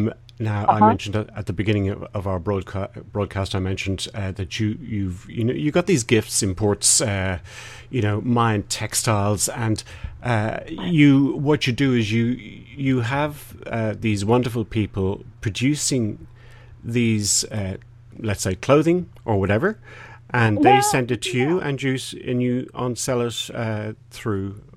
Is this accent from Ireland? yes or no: yes; Ireland; now in Australia; I live in Australia, even though I'm Irish.